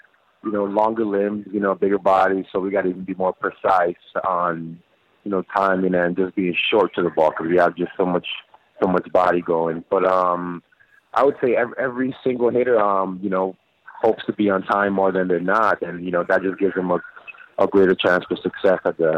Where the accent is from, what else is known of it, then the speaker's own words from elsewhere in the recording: St. Thomas, U.S. Virgin Islands; growing up, I really didn't have a team.